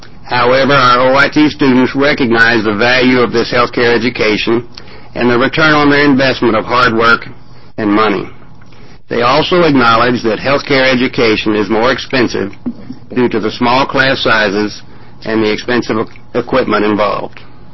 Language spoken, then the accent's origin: English; the South, United States; now in Oregon, United States; I am from the South. I've been at Oregon Tech now for 3.5 years